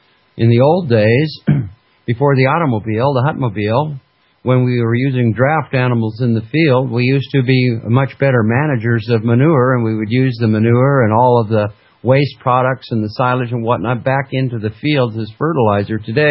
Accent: Fairbanks, Alaska, United States; You know, when I grew up in Fairbanks, Alaska, in the outskirts of Fairbanks, Alaska, and we lived at the end of a gravel road

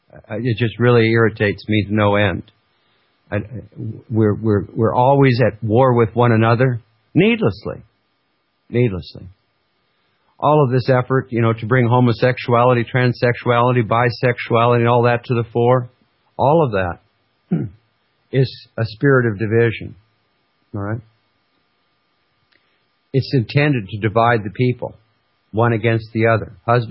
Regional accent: Alaska, United States; I don't know whether it was just because I grew up in Alaska.

